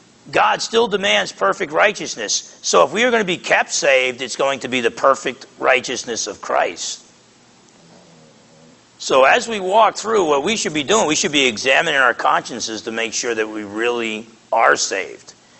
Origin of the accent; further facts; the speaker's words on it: New Jersey, United States; if I was still as blunt as I used to be growing up in New Jersey